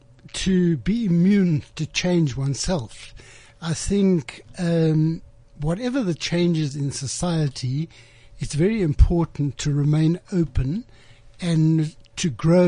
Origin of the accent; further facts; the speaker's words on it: Cape Town, Western Cape, South Africa; I grew up in Cape Town. I was a schoolboy in Cape Town. I was born in 1945, just after the war.